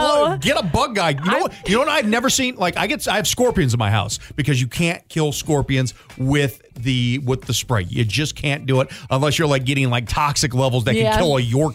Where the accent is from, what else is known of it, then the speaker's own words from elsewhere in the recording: St. Louis, Missouri, United States; So I grew up in Missouri and St. Louis. You know, we weren't rich.